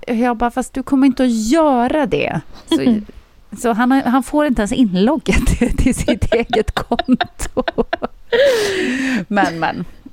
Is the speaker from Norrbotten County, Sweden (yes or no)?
yes; Jokkmokk, Norrbotten County, Sweden; Jag har ju åkt jättemycket skidor när jag var liten, eftersom jag är uppväxt i Jokkmokk.